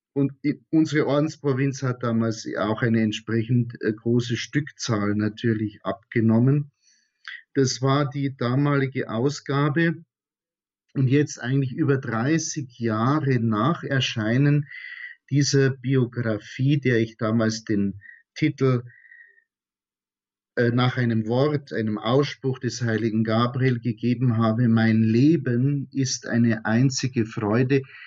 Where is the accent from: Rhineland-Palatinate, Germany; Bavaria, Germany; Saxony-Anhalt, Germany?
Bavaria, Germany; in der Nähe meiner Heimatstadt zu Gast in Schwarzenfeld.